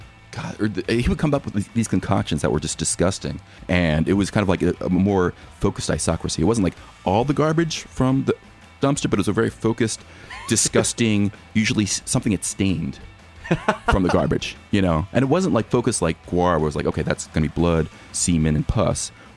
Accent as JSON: {"language": "English", "town": "Philadelphia", "region": "Pennsylvania", "country": "United States", "said": "Yeah, I mean, you know, like I'm from Philadelphia, so like X, like I kind of knew."}